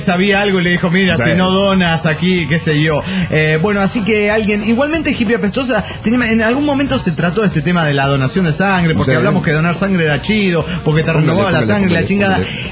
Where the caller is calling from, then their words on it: Aguascalientes, Mexico; de Aguascalientes, México.